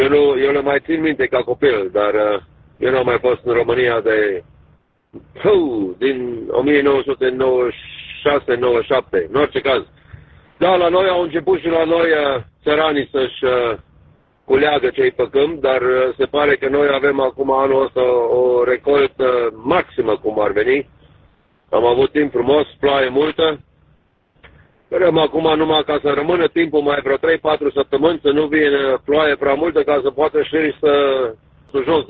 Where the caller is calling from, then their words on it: Calgary, Alberta, Canada; QTH Calgary, Alberta, Canada.